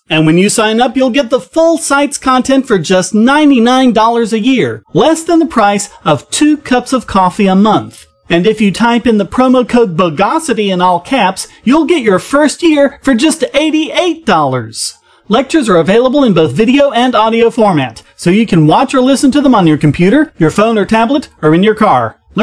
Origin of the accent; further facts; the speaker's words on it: North Carolina, United States; For example, the precipitation in my home state of North Carolina correlates quite well